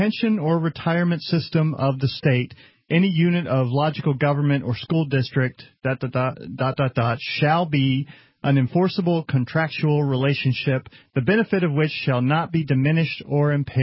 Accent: Texas, United States; I'm a Texan. Come on.

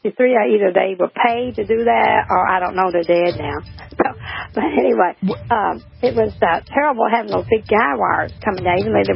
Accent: Kentucky, United States; Yeah, I'm from Kentucky.

